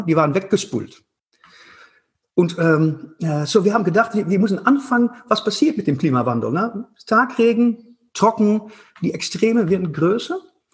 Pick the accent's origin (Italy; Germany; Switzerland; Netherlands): Netherlands; German is a second language; Ich komme aus Holland und Wasser ist in unserer DNA.